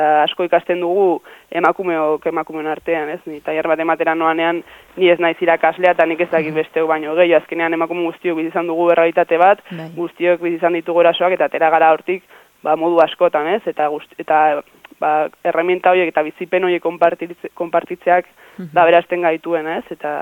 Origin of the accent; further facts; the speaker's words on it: Pamplona, Navarre, Spain; hemen Iruñekoa naiz